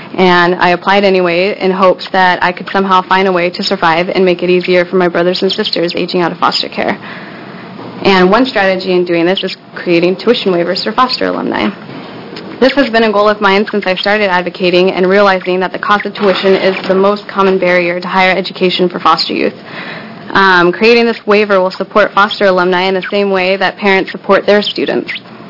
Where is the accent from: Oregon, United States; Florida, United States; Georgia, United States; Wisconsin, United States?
Oregon, United States; For the record … I grew up in the Oregon foster care system as well.